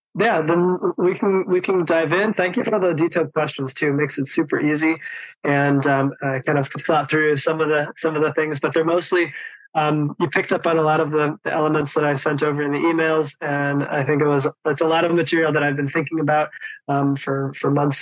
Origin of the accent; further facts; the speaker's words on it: Chicago, Illinois, United States; moved away as an adult; now in Luxembourg; I am from Chicago in the US, if you couldn't tell by my giveaway accent, but moved here to Europe about 5 years ago